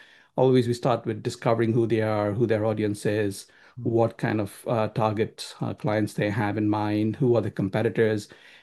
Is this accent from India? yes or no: yes; South India, India; I come from India. India itself is a huge market. You've got the north, south, east, west, and I'm from the south. What we have four languages just in the south, right?